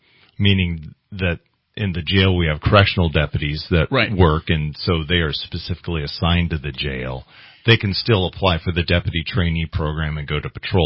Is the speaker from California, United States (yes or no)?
yes; Cottonwood, California, United States; I was born and raised in Shasta County. I'm a Shasta County resident. I grew up in Cottonwood. Went to school down there.